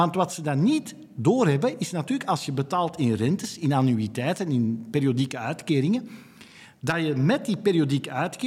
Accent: Belgium; Ik denk niet dat het aan mij als Belg is om te zeggen hoe het in een land moet gaan of niet moet gaan.

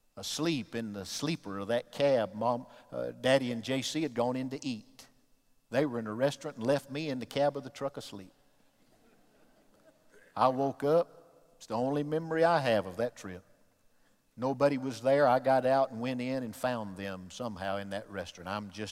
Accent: Detroit, Michigan, United States; We lived in Detroit. My daddy had moved there with my mother after they got married in 1950. I was born there in 1953 on

